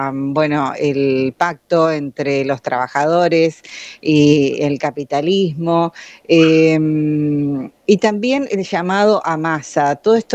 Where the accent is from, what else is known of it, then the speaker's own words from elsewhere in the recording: Argentina; somos los argentinos que votamos y que votamos salir del macrismo